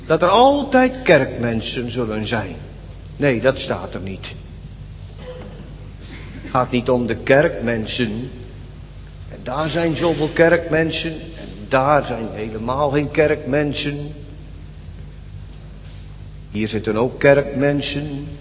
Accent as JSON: {"language": "Dutch", "country": "Netherlands", "said": "Dat ben ik zelf ook, hoor, ik ben ook een Nederlander."}